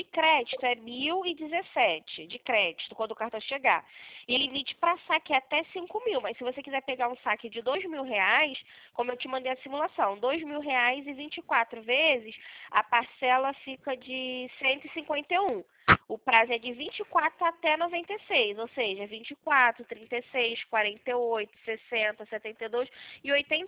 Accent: Rio de Janeiro, Brazil; isso, eu sou do Rio

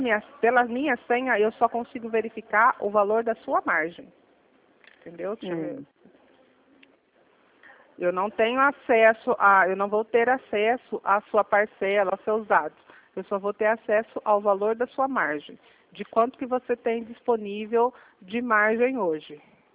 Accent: Limeira, São Paulo, Brazil; Eu sou próximo de Campinas, sou de Limeira.

